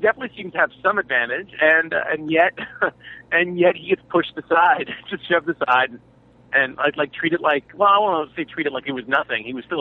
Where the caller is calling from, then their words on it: Hollywood, California, United States; The stairwell in Hollywood, California.